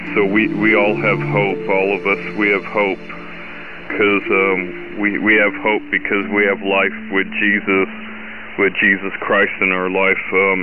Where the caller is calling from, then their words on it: Pueblo, Colorado, United States; I'm calling from Pueblo, Colorado.